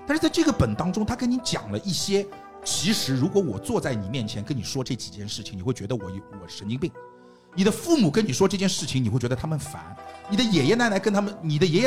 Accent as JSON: {"language": "Chinese", "region": "Shanghai", "country": "China", "said": "其实很少人会在第一时间会知道我是个上海人，"}